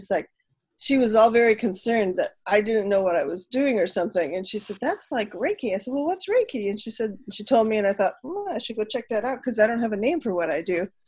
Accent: Wisconsin, United States; also born or lived in Minnesota / New York / Brazil; now in Los Angeles, United States; I live in Los Angeles right now. I'm originally from Wisconsin and Minnesota. Hello. And lived in New York for 18 years. And I lived in Brazil when I was in a high school student

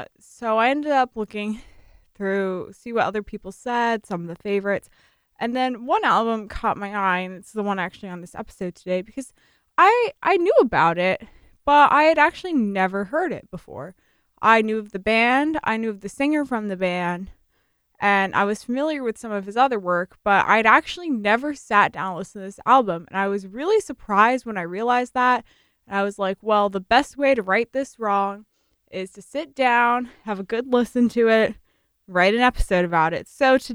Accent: Virginia, United States; I'm from Northern Virginia, so D.C. region, and there's also a reference to the Northern Virginia region

